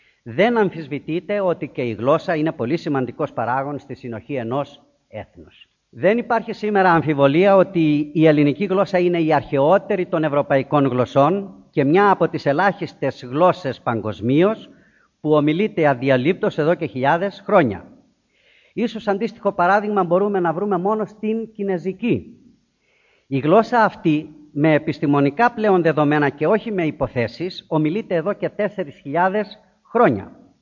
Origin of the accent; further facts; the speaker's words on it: Greece; Έλληνες είμαστε ανέκαθεν. Έτσι διακήρυξαν οι πρόγονοί μας.